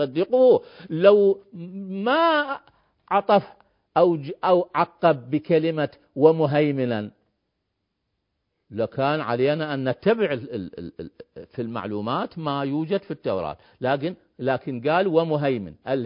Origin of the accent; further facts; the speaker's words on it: Iraq; نحن في هذه الحقبة الزمنية من تاريخنا كعراقيين وكبشر